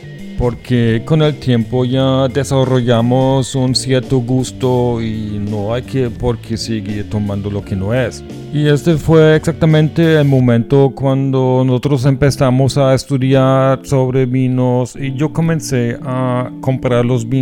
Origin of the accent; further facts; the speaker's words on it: Germany; Spanish is a second language; Soy alemán y nací en el norte de Alemania, cerca de Bremen. Aprendí el español en la Universidad de Colonia, Alemania, y después fui a estudiar en la UIS, la Universidad de Bucaramanga